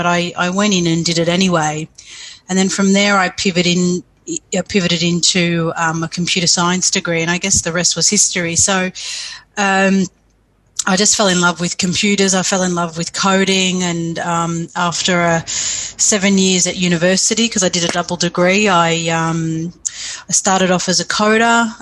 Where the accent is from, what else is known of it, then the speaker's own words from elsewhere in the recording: Australia; As an Australian, that was an opportunity of a lifetime.